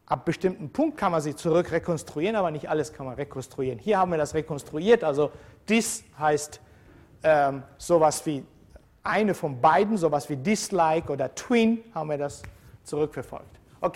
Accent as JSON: {"language": "German", "country": "Georgia", "first_language": "Georgian", "second_language": "German", "said": "In meiner Muttersprache ist seit 2000 Jahren ist nichts passiert."}